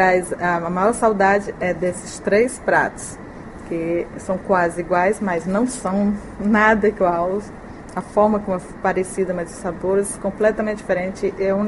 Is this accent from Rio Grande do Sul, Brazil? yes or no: no; Fortaleza, Ceará, Brazil; moved away as an adult; also born or lived in Serra; now in China; Eu nasci no interior do Ceará, na Serra, e eu morei lá 14 anos. Me mudei para Fortaleza com uns 15 anos, e daí eu cresci lá, estudei com meus 20 anos eu vim para a China.